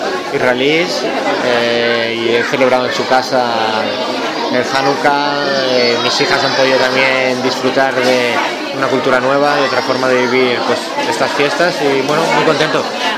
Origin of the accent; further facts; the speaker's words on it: Barcelona, Catalonia, Spain; Yo soy de Barcelona